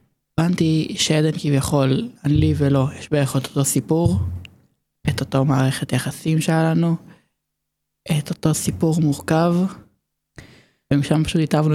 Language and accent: Hebrew; Caesarea, Haifa District, Israel